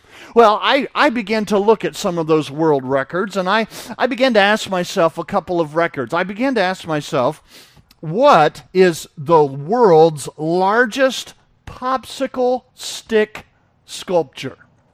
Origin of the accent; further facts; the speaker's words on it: United States; As an American, you know, we're always warlike and bellicose.